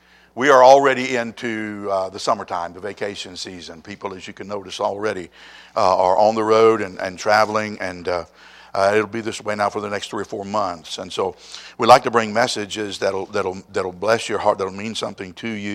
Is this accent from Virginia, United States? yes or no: yes; Lynchburg, Virginia, United States; I've always been grateful that I grew up in Lynchburg, and we still live in Lynchburg, because Lynchburg is, generally speaking, it's one of the nicest and safest places that you can live.